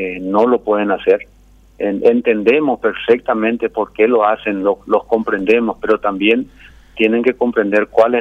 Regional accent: Paraguay; todos somos paraguayos, todos somos iguales

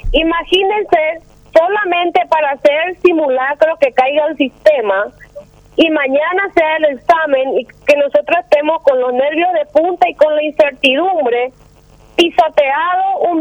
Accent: General Aquino, San Pedro, Paraguay; Soy de San Pedro, soy de General Aquino.

